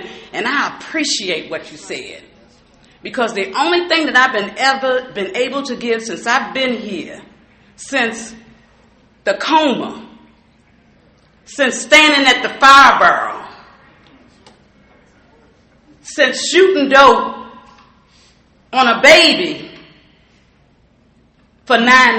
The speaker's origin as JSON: {"language": "English", "town": "Washington", "region": "District of Columbia", "country": "United States", "said": "I'm from the Washington, D.C. area, and before I get started, this has been in my spirit for the last couple of days."}